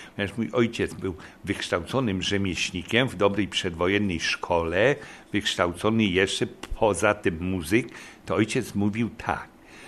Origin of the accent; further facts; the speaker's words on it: Poznań, Greater Poland Voivodeship, Poland; Na Łazarzu, na rynku łazarskim spędziłem dzieciństwo